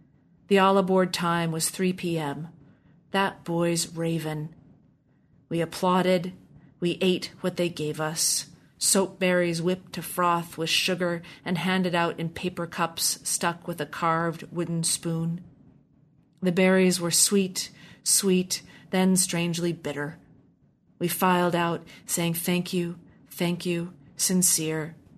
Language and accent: English; Tacoma, Washington, United States; I grew up in the Pacific Northwest in Tacoma, Washington, same house until I left for college